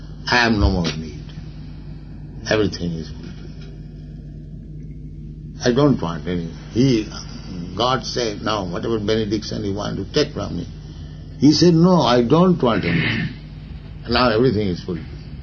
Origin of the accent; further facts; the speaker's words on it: India; English is a second language; You see, especially we are Indian, it is advertised that we are poverty stricken.